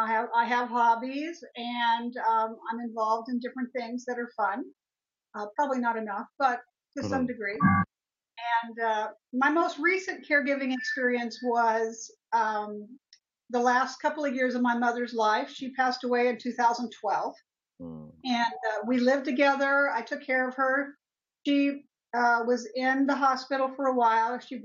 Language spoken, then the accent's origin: English; California, United States; Southern California. I was born here.